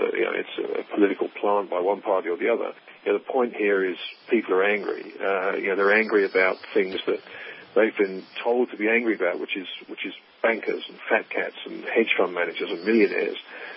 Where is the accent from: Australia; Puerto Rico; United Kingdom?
United Kingdom; England; born there; also born or lived in New York; I was born in England.